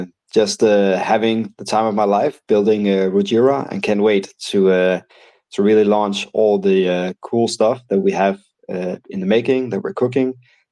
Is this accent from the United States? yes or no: no; Denmark; sitting here in Denmark, and I am actually from Denmark